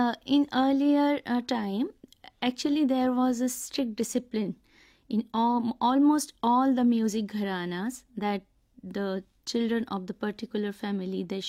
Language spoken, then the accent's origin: English; Gwalior, Madhya Pradesh, India; born there; I was born in Gwalior and I stayed with my maternal relatives who almost all were musicians.